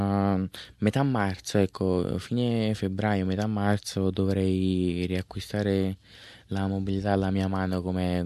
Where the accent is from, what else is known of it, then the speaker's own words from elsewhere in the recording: Maddaloni, Campania, Italy; Io sono di Maddaloni, provincia di Caserta.